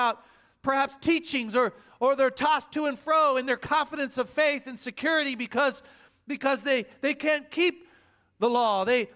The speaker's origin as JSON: {"language": "English", "region": "Oklahoma", "country": "United States", "accent": "Oklahoma", "said": "There's my Oklahoma accent"}